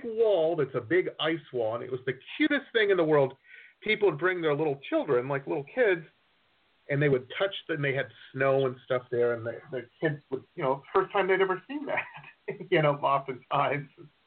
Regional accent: Detroit, Michigan, United States; I grew up in Detroit, and a lot of the this was a million years ago

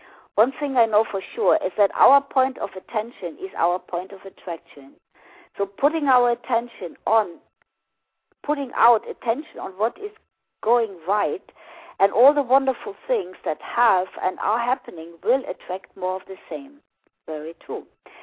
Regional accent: Russia; English is a second language; now in United States; I'm from Russia, and to go to the United States was my burning desire. But we had no money and no visa.

